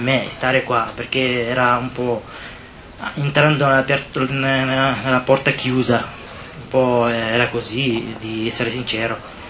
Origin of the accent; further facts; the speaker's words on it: Somalia; Italian is a second language; sono di Somalia.